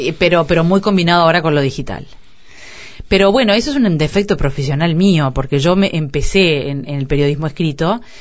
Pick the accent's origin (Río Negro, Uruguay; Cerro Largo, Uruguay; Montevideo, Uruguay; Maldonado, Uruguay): Maldonado, Uruguay; Piriápolis; Bueno, yo soy de Piriápolis. Viví hasta los 18 años en Piriápolis y fui ahí a la escuela, al colegio y al liceo.